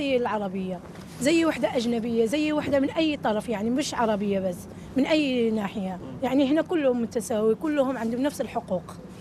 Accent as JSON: {"language": "Arabic", "country": "Morocco", "lives_now": "Finland", "said": "من المغرب."}